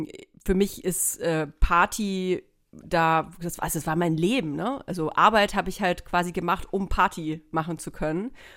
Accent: Nuremberg, Bavaria, Germany; born there; also born or lived in Munich; Ich bin ja in Nürnberg geboren.

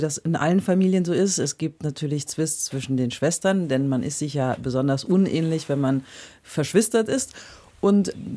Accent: Berlin, Germany; ich bin in Berlin auch groß geworden.

